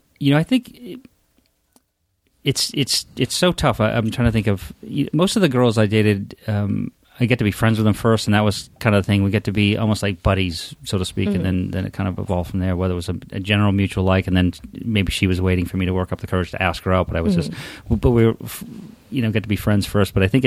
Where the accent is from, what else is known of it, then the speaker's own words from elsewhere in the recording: Maine, United States; I grew up in Maine, so we cook lobsters all summer.